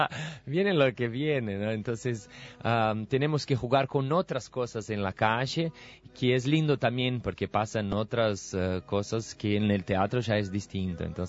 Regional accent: São Paulo, Brazil; Spanish is a second language; soy de São Paulo.

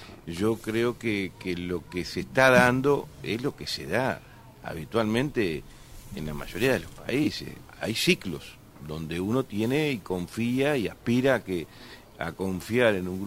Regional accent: Uruguay; tenemos que transmitir como uruguayo lo que el país siempre ofreció

